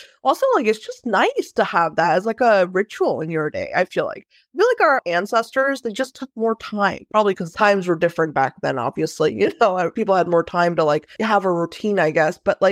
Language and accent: English; India; because I'm Indian and I've seen a lot of these, like, you know, old, like, kind of, people call them, like, you know, ancient remedies, right?